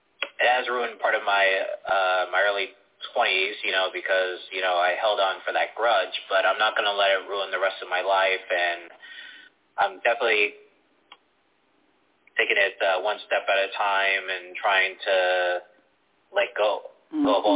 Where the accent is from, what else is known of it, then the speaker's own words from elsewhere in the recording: Dorchester, Massachusetts, United States; Also, I'm from Dorchester, Massachusetts, which is home of the Wahlbergs.